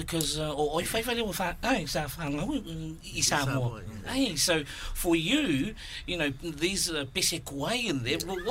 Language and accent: English; Porirua, Wellington, New Zealand; the times when I was growing up in Porirua